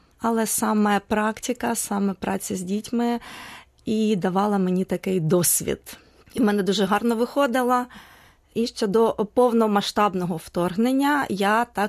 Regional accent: Makiivka, Donetsk Oblast, Ukraine; born there; Сама я народилася в місті Макіївка Донецької області.

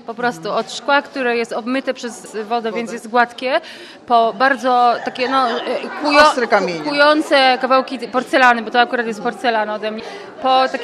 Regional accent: Kraków, Lesser Poland, Poland; Ja pochodzę z Krakowa i u nas w domu, czy w ogóle w Krakowie jest mnóstwo starych

